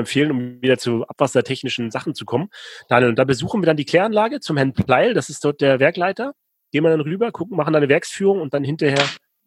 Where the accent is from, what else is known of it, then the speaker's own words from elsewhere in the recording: Rostock, Mecklenburg-Vorpommern, Germany; Ich komme aus Rostock, Warnemünde, der beste Strand Deutschlands.